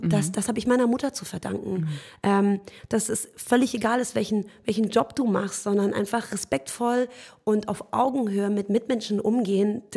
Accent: Germany; ich bin Deutsche und Iranerin aus den Wurzeln

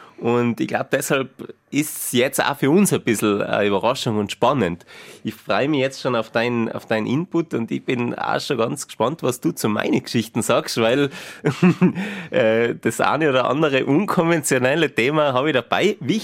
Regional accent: Tyrol, Austria; accent: East Tyrolean; Also ich glaube, die Leute mögen auch ein bisschen unseren Dialekt und ja, unsere Themen. Viele unserer Osttirol-Themen

